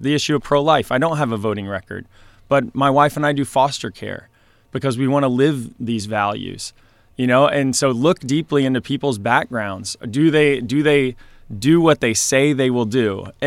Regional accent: Illinois, United States; I grew up around them in Illinois and the corruption.

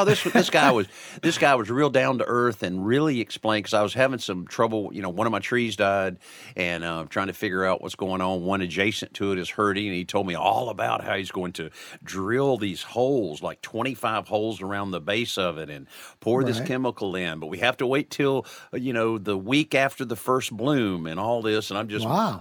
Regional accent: Marianna, Florida, United States; WTYS AM 1340 in my hometown of Marianna, Florida. Hello to everybody around the old hometown.

